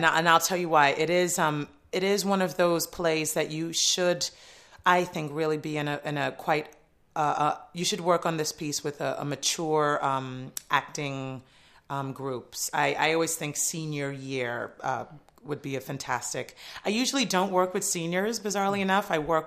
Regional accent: New York City, New York, United States; It's New York City. I'm a New Yorker through and through, so I know how to kind of work in a New York minute.

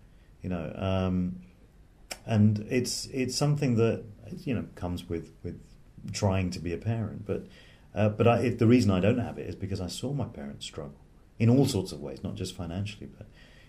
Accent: England, United Kingdom; born there; You know, I was born in England

